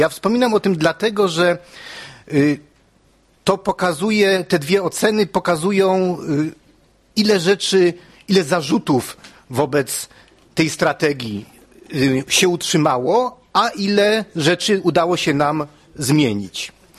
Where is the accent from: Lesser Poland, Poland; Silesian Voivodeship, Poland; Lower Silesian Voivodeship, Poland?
Lesser Poland, Poland; Kraków; ale ja pochodzę z konserwatywnego Krakowa